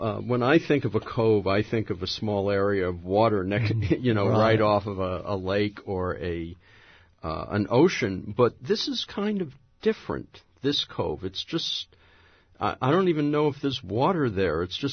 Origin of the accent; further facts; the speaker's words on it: New York City, New York, United States; I mean, I was thinking as I was driving over here, looking at, Berkeley, and I grew up in New York City.